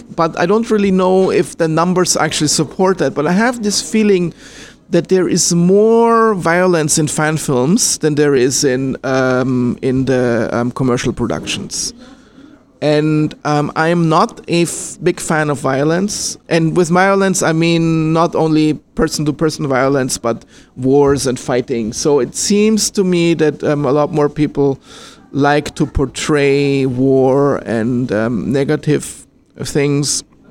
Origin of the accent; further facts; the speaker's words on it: Austria; also born or lived in Germany / United States / New Zealand / Singapore; now in China; I am originally from Austria, but I have lived in Austria, in Germany, in other countries in Europe, in the United States. I've lived in New Zealand. I've lived in Singapore.